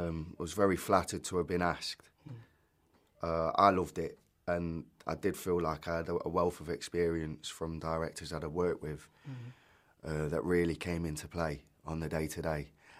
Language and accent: English; Derby, East Midlands, United Kingdom; accent: Derby; I think my accent. Yeah. Yeah, it's got to be Derby. It can't be Nottingham. It can't be Yorkshire. It can't just be generic North. It has to be Elveston Derby.